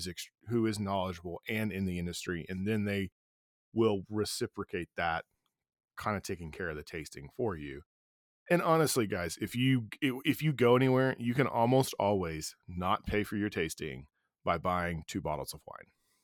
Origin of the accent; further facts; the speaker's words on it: Montana, United States; hey, I'm from Montana.